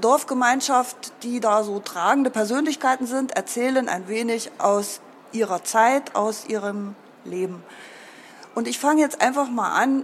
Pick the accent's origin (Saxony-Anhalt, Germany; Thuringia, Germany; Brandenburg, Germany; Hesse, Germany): Thuringia, Germany; Ich bin am Fuße einer mittelalterlichen Burg aufgewachsen, eine kleine Burg, die relativ unbekannt ist im Südharz, die Burg Lora.